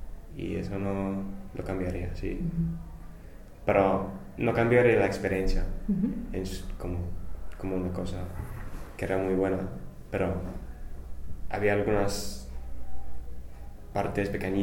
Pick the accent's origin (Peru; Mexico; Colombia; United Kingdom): United Kingdom; England; Spanish is a second language; antes de ir yo pensaba que iba a volver a Inglaterra como español, como españolcito